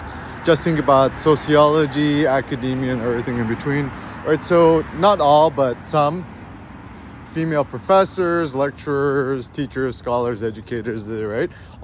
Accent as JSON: {"language": "English", "region": "California", "country": "United States", "said": "I'm from the Bay Area, 510, right?"}